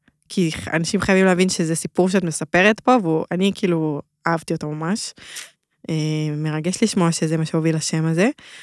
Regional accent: Hadera, Haifa District, Israel; אני באה מחדרה

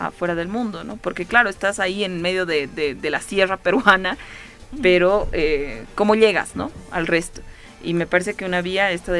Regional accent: Bolivia; Eso es lo que nos falta en general como bolivianos y bolivianas

